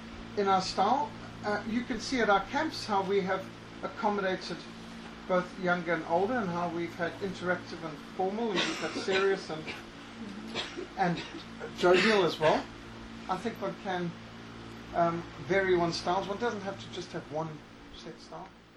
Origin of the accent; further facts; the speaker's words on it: Zimbabwe; Well, I grew up in Rhodesia.